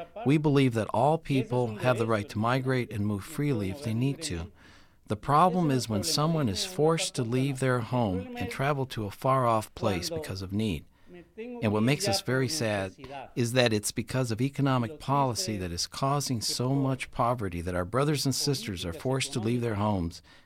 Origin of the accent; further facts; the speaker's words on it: Chiapas, Mexico; I'm trying to find work because where we live, there isn't any. I'm from Chiapas.